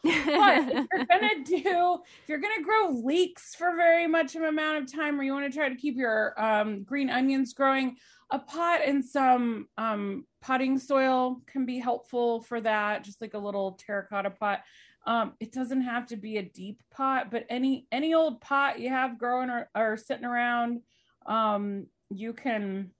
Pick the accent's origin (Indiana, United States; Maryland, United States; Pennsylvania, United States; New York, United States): Indiana, United States; I grew up in the Midwest, by the way, I grew up in Indiana